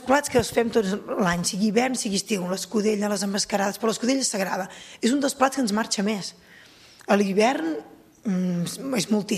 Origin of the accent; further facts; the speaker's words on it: Ardèvol, Catalonia, Spain; Llavors soc d'Ardèvol de Pinós, soc filla de Pinós